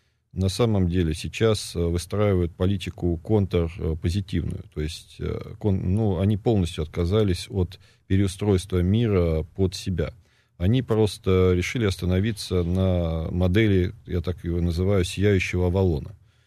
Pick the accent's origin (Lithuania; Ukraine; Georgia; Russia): Russia; Moscow; Да, вот я родился в Москве. В Москве по одной из линий у меня предки живут с середины 19 века.